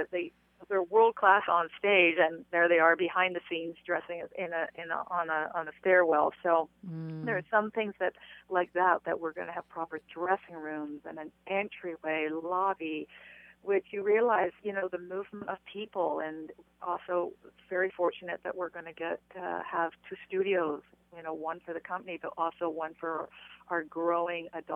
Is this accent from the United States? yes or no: no; Canada; moved away; It was also fantastic to go back to Canada for the first time last year. For me, I'm still Canadian.